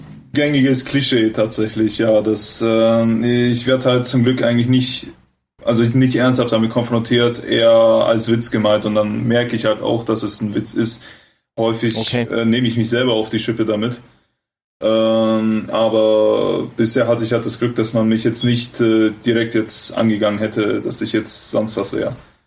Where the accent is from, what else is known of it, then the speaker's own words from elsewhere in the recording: Brașov, Brașov County, Romania; Und ich komme aus Kronstadt.